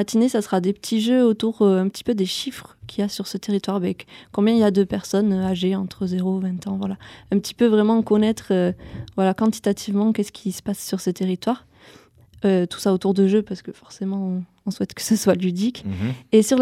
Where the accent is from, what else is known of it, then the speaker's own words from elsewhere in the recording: Trébons, Occitanie, France; Moi j'ai des amis qui sont d'Argelès, mais après moi je suis de Trébons.